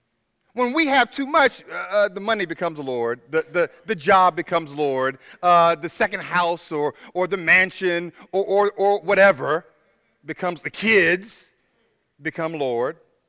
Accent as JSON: {"language": "English", "town": "Tallahassee", "region": "Florida", "country": "United States", "tie": "born or raised there", "said": "I grew up in Tallahassee. And in Tallahassee, we do things slowly."}